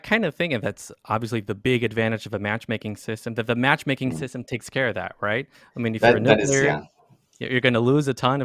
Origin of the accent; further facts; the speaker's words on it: Portugal; English is a second language; now in Germany; I'm from Portugal, but I live in Germany.